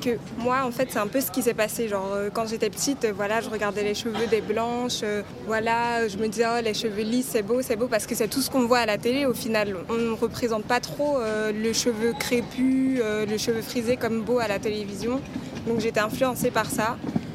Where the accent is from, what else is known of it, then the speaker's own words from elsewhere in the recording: Senegal; Enfin, moi, je suis sénégalaise